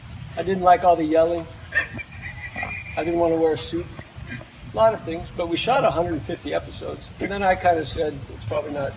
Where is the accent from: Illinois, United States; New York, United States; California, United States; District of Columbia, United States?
California, United States; San Diego; I am from San Diego.